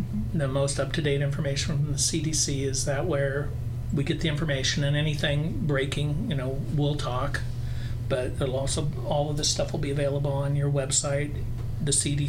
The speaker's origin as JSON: {"language": "English", "town": "Sully", "region": "Iowa", "country": "United States", "said": "Okay, but I'm from Sully. It'd be more convenient for me to go to Pella, in Pella."}